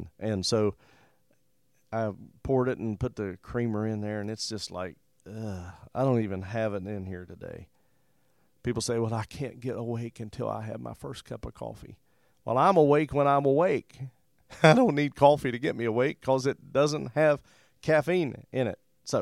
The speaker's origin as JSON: {"language": "English", "region": "West Virginia", "country": "United States", "said": "And you say, oh, we're from West Virginia."}